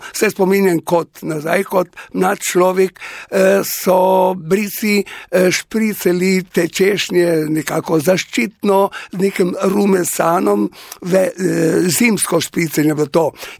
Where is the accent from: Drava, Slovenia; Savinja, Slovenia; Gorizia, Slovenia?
Gorizia, Slovenia; Goriška Brda; Verjamte, mnogi so me prašali, odkje sem, no in sigurno sem rekel iz Brd.